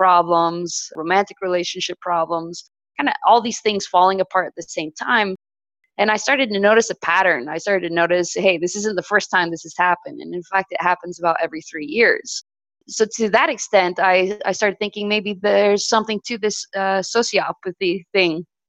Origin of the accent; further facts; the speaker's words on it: California, United States; So I guess starting at the very beginning, I'm a Westerner. I grew up in California. I'm Mormon.